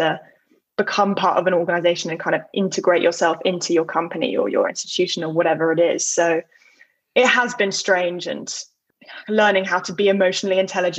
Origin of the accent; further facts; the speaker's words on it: London, United Kingdom; I grew up in London with my mom, my dad, and my little sister.